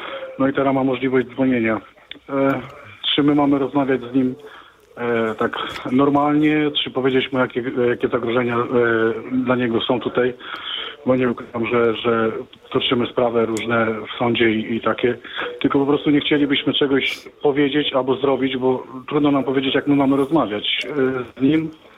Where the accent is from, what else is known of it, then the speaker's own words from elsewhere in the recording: Złocieniec, West Pomeranian Voivodeship, Poland; jestem ze Złocieńca.